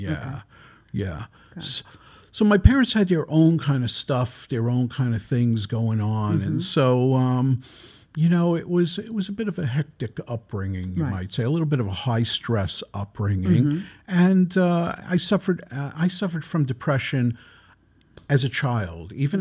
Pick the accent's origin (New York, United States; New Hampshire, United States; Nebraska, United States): New York, United States; Brooklyn; I grew up in Flatbush, in the heart of Flatbush.